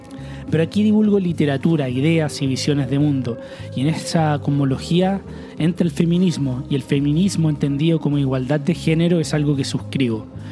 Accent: Chile; En mi país, Chile, quedó claro en las últimas elecciones

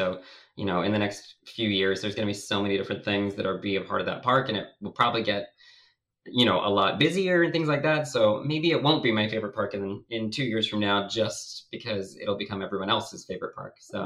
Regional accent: Australia; now in United States; I'm originally from Australia

